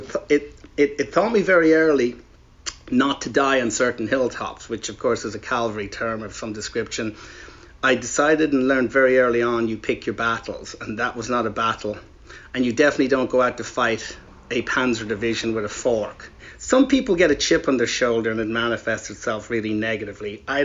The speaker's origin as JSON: {"language": "English", "country": "Ireland", "moved": "as an adult", "said": "I decided I was going to go off to work in England. So being Irish there was actually really bad at the time."}